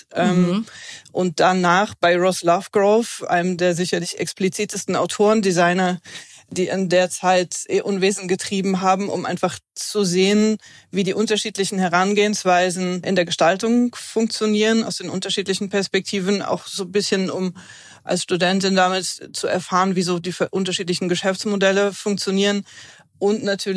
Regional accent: Düsseldorf, North Rhine-Westphalia, Germany; born there; Ich bin geboren bin ich in Düsseldorf

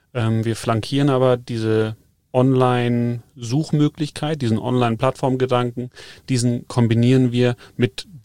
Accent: Northern Germany, Germany; ich komme zwar aus dem Norden, aber eigentlich habe ich immer mehr Bezug zu den Bergen als zum Wasser gehabt. Und insofern war es nicht verwunderlich, dass ich mich hier unten im Süden mal niederlasse.

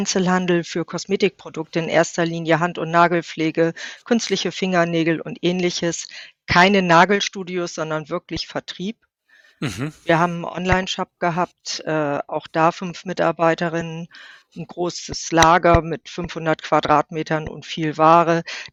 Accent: Bremen, Germany; now in Cuxhaven, Germany; ich bin in Bremen groß geworden, habe auch da mein Unternehmen aufgebaut und bin wirklich von Bremen weggezogen, nicht so weit, nach Cuxhaven an die Nordseeküste.

